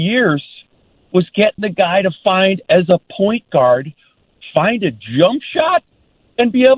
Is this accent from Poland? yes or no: no; Philadelphia, Pennsylvania, United States; I'm from Philadelphia, so I've been calling about our friend Carson Wentz